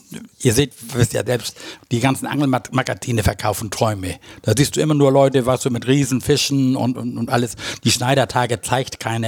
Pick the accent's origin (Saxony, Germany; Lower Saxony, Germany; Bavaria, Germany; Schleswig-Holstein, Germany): Schleswig-Holstein, Germany; Husum; ich bin in Husum groß geworden, das ist der nächstgrößere Ort hier in Nordfriesland.